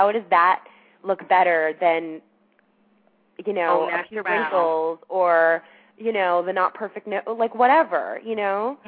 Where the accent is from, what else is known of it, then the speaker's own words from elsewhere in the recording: New Jersey, United States; I'm from Jersey, so I have problems